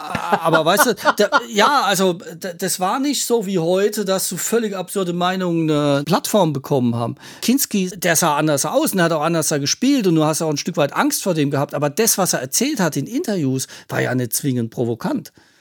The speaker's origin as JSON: {"language": "German", "region": "Baden-Württemberg", "country": "Germany", "said": "also ich komme ja aus der Mannheim-Umgebung"}